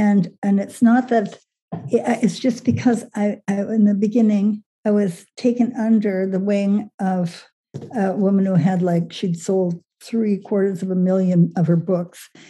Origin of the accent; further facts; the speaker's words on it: Gibbons, Alberta, Canada; I grew up in outside of Edmonton, Alberta, in a little place called Gibbons, Alberta. And I'm 84 years old.